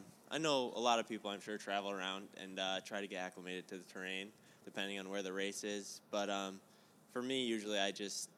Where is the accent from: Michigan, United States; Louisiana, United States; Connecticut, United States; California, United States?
Connecticut, United States; I guess just growing up in Connecticut, which is in New England, it's super rocky and technical